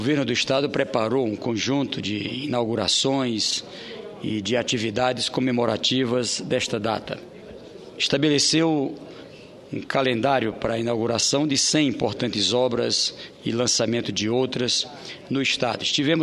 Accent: Oeiras, Piauí, Brazil; ligando a minha cidade natal, Oeiras, à cidade de Santa Rosa

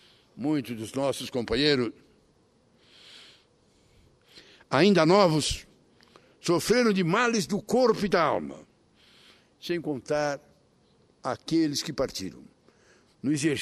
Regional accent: Caxias do Sul, Rio Grande do Sul, Brazil; antes vereador em minha terra, Caxias do Sul

